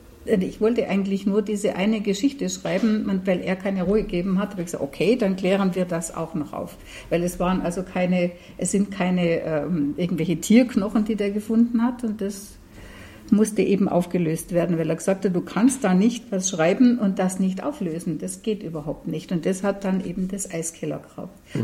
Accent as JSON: {"language": "German", "town": "Dürrmenz", "region": "Baden-Württemberg", "country": "Germany", "tie": "born or raised there", "said": "Aber man hat in diese Gartenschau dieses Dürmenz mit eingebaut, wo ich aufgewachsen bin."}